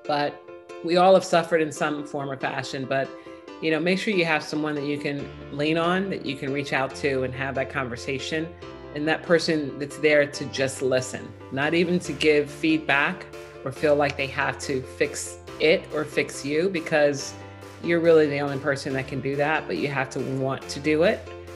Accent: Chicago, Illinois, United States; I mean, I'm from Chicago, so a lot of house music.

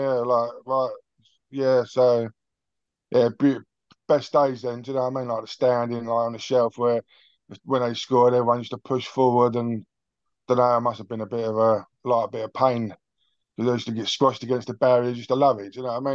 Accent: Tottenham, London, United Kingdom; I'm a Tottenham bud. I was born in Tottenham. Well, I was born in Hackney, but raised in Tottenham, brought up over near Bulwark Farm, like a little estate called Moira Close.

